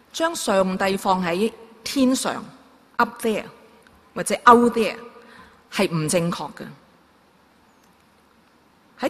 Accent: Hong Kong; born there; 我在香港出世的，可能很小個的時候呢已經是嘗過貧窮的滋味

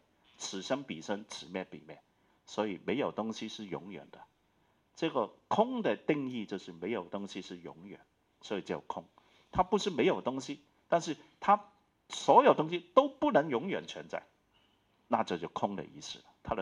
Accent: China; 我们是在这样背景长大，我们是在很多苦难的中国背景之下长大

